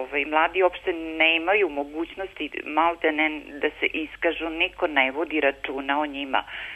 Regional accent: Subotica, Vojvodina, Serbia; Kod nas u Subotici jedino je pozorište koje imamo

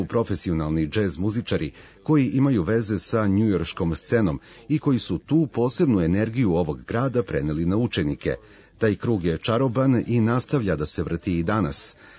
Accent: Israel; Serbian is a second language; Dolazim iz Izraela koji je u priličnoj meri zemlja sa arapskom tradicijom i muzikom

